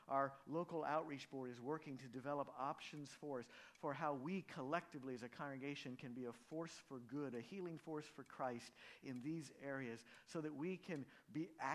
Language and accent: English; Acton, Indiana, United States; I grew up in Acton, Indiana, and I could tell you stories about Acton, Indiana when I was growing up.